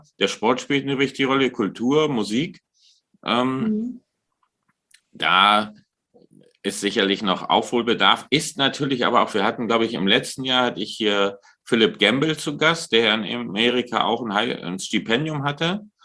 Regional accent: Germany; Also wir sind da als Deutsche vielleicht auch ein bisschen

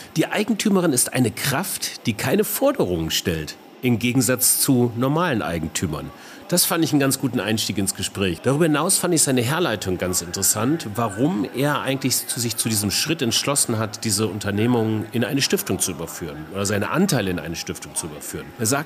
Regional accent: Munich, Bavaria, Germany; für die schöne Landeshauptstadt München. Meine alte Heimat.

